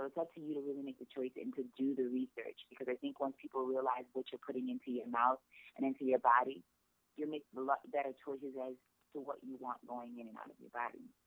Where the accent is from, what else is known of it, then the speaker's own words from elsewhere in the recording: New Orleans, Louisiana, United States; I'm from New Orleans, and I think if you don't eat crawfish or gumbo